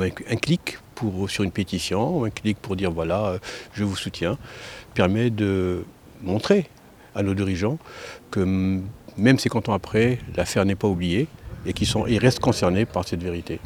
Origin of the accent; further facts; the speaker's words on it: Belfort, Bourgogne-Franche-Comté, France; Je viens de Belfort. D'autre côté.